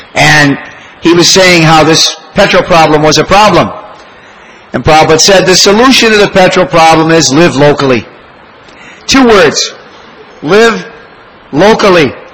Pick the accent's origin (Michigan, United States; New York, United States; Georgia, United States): Michigan, United States; Detroit; When I was a boy, growing up in Detroit, Michigan, our doctor was a block and a half from our house.